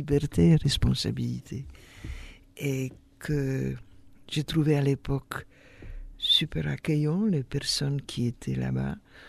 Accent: Poland; French is a second language; Je suis polonaise, j'ajoute avant, c'est évident, depuis le début de cette émission

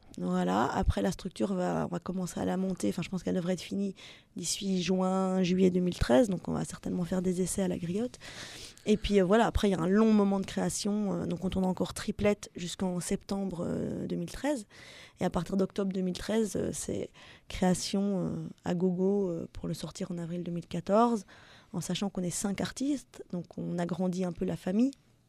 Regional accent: Brussels, Belgium; mais à Bruxelles, vu que je suis belge à la base.

